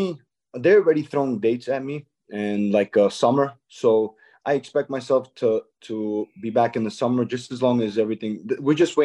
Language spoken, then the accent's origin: English; Baku, Azerbaijan; Baku, Azerbaijan. Baku is the capital. It's a city in Azerbaijan.